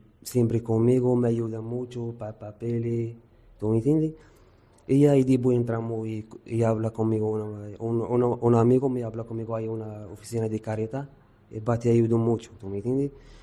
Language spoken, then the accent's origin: Spanish; Morocco; Spanish is a second language; now in Spain; tengo 25 años, soy marroquí. Vengo aquí a España, como toda la gente, para futuro bueno, para trabajar.